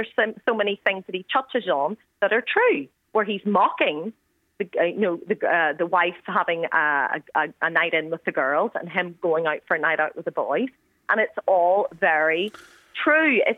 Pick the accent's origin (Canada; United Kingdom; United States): United Kingdom; Northern Ireland; I say that as a Northern Irish woman born and raised here from Indian descent. So I understand. I get offended when people insult Northern Ireland because I'm very, very protective of being a Northern Irish person whenever I went to England.